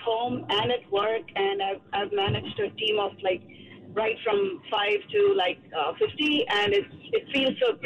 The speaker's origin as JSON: {"language": "English", "town": "Atlanta", "region": "Georgia", "country": "United States", "said": "from Atlanta"}